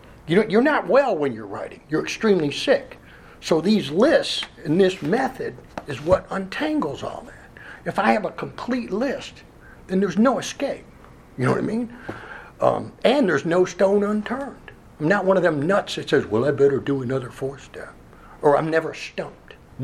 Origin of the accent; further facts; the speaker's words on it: New York, United States; I'm from the Northeast originally, New York.